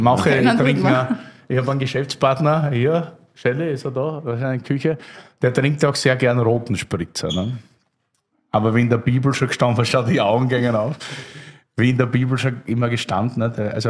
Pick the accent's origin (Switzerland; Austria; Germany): Austria; Styria; Am Ringkogel tatsächlich, wo ich her bin.